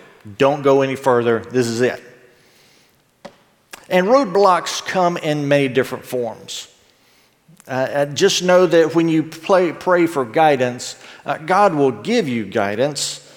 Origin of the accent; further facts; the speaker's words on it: Georgia, United States; I grew up in South Georgia, and you know, about as cold as I want to deal with there is the ice in my sweet tea.